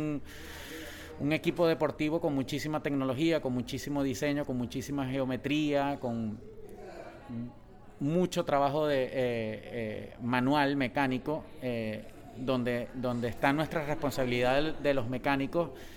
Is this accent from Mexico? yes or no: no; Venezuela; moved away; also born or lived in Peru; nosotros somos la otra cara de este grupo de venezolanos. Sin embargo, yo nací aquí en Perú. Yo nací aquí en Perú y a los 5 años me fui para Venezuela.